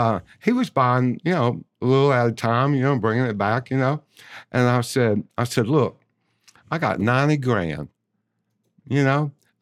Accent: Georgia, United States; man, I'm from Georgia, and I'm already out here in California

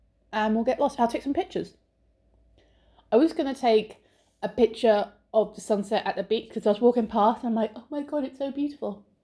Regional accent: England, United Kingdom; I'm really English. Really English.

